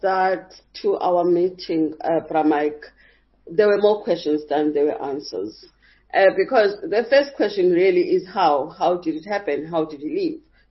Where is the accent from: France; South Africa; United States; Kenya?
South Africa; You know, you ask yourself, as a South African, I can't just go to Waterkloof Air Base.